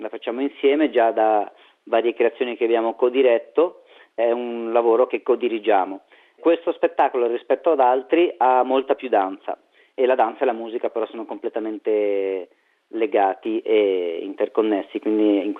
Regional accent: Arzo, Ticino, Switzerland; Beh, io sono cresciuto, nato e cresciuto ad Arzo, quindi per me le cave sono un luogo speciale

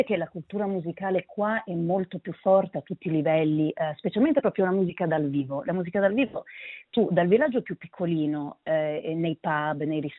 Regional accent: Denmark; sono cresciuta in Danimarca ma ho fatto le scuole inglesi

